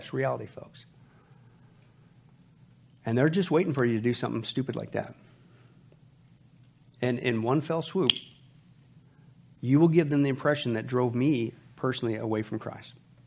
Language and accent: English; Kansas, United States; When I grew up in Kansas, we had lots of friends.